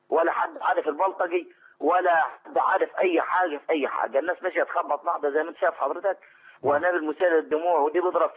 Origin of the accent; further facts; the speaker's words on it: Port Said, Port Said Governorate, Egypt; انا من بورسعيد